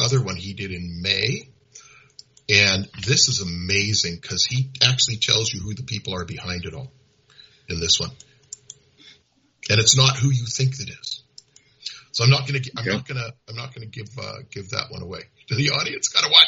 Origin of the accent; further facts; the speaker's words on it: North Vancouver, British Columbia, Canada; I come from where you come from, Terrace. I grew up in Indian Arm up in North Vancouver, but up the Arm.